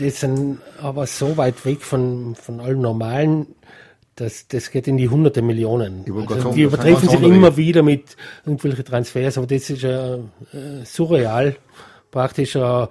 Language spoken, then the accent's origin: German; Inzing, Tyrol, Austria; bei Inzing, den Dorf, wo ich herkomme, da sind auch Zugezogene, haben gespielt